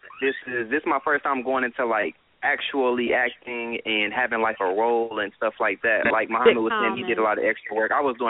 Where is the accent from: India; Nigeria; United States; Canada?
United States; Marietta, Georgia; And I'm from Marietta.